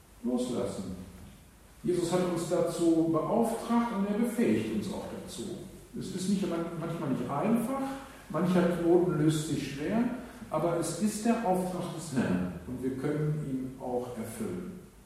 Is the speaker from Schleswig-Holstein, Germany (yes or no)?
no; North Rhine-Westphalia, Germany; Mein Vorurteil ist nicht so groß, ich bin im Ruhrgebiet aufgewachsen.